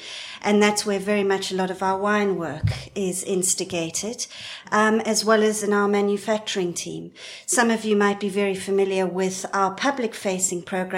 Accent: Cape Town, Western Cape, South Africa; Yes, I am South African and very proudly so, even though I live here. And I actually come from Cape Town

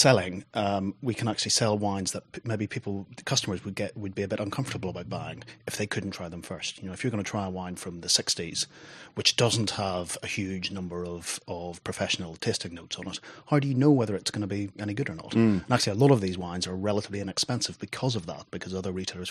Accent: Ireland; moved away as an adult; now in England, United Kingdom; I grew up in Ireland, but I came over to England for university and have stayed here ever since. That was probably 15, 16 years ago.

